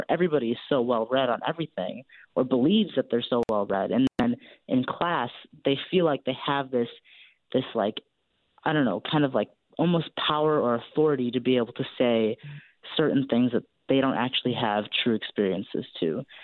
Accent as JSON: {"language": "English", "town": "Chicago", "region": "Illinois", "country": "United States", "tie": "born or raised there", "moved": "yes", "said": "So I'm from the Midwest, too. I grew up in Chicago, so I didn't know what it was."}